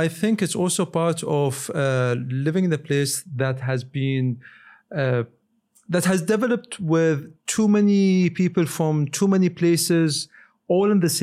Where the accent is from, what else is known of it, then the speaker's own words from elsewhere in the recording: Ajman, United Arab Emirates; I recently moved back to my hometown, Ajman, and it's the smallest emirate.